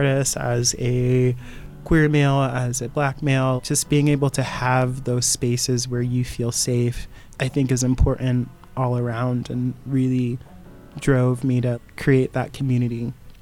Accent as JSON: {"language": "English", "town": "Boise", "region": "Idaho", "country": "United States", "said": "I am a circus artist, and I am from Boise, Idaho."}